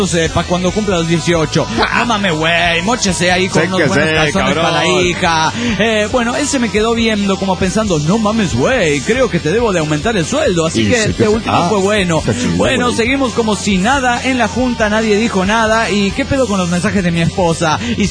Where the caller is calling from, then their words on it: Mexico City, Mexico; de Tepito, México.